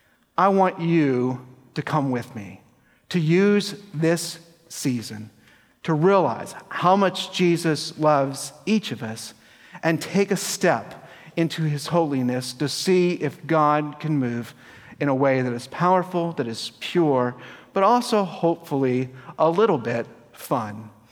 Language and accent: English; the South, United States; As a Southerner, in fact, there are three words.